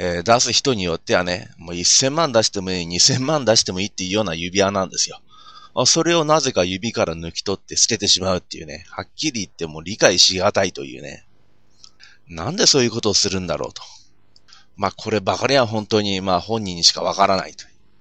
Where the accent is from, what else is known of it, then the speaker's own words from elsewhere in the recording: Hokkaido, Japan; 北海道はね、まあ、道民としてね、感ずるところは